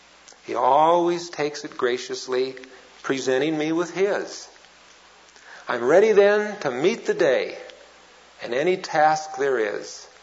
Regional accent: Colorado, United States; because, of course, we're from Colorado and we were cheering for Air Force.

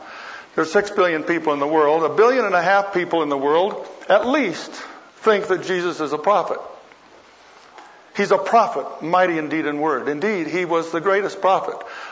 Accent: United States; I said, look, sir, I grew up in America as a Christian. My mother and father were Christians, and I grew up as a Christian.

